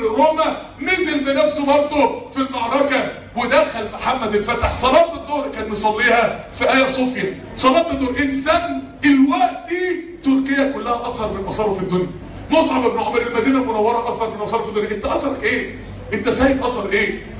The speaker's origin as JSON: {"language": "Arabic", "town": "Mansoura", "region": "Dakahlia", "country": "Egypt", "tie": "born or raised there", "said": "انا طبعا ايام ما كنت في ثانوي ما كانش في حاجه اسمها كمبيوتر اصلا عندنا في المنصوره،"}